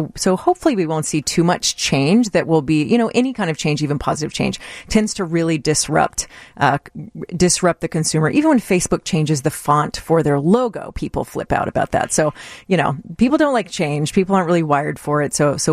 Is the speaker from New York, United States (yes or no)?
no; Texas, United States; So I am from Texas originally, so I know all about...